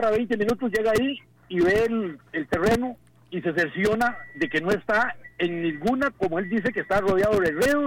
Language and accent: Spanish; Cartago, Costa Rica; yo soy de Cartago y puedo decirle con fe todo lo que lo de ese terreno